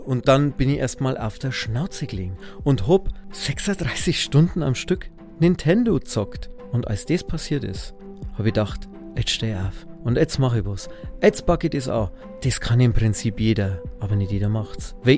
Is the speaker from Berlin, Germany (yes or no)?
no; Pullenreuth, Bavaria, Germany; also born or lived in Marktredwitz; Also mein daheim haben es in Boinerath, also Pullenreuth, in der nördlichen Oberpfalz hingepackt. Das ist zwischen Rawatz und Kemmert, also zwischen Marktredwitz und Chemnat. Geboren bin ich in Marktredwitz.